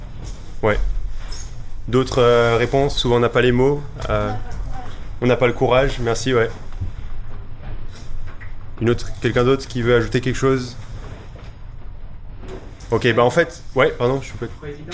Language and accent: French; Paris, Île-de-France, France; now in Brussels, Belgium; Et je suis originaire de Paris et actuellement je suis étudiant à l'Institut biblique belge à Bruxelles.